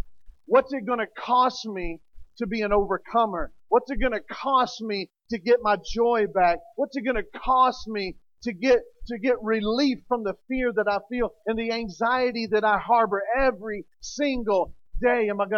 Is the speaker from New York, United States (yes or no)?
no; Tennessee, United States; I'm from Tennessee. That doesn't work. So it's got to be simple. I pray in my southern.